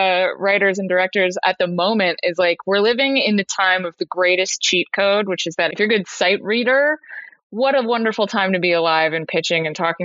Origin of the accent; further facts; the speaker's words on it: New York, United States; born there; now in Los Angeles, United States; I was born in New York and I moved out here to Los Angeles about 10 years ago.